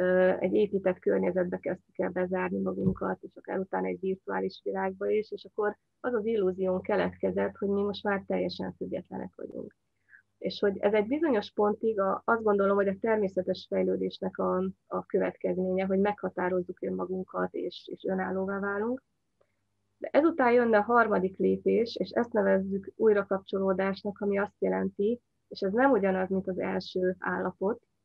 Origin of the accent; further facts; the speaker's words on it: Székely Land, Romania; arra a régióra, ahonnan én származom, Székelyföldre, ahol mai napig létezik a hagyományos gazdálkodás.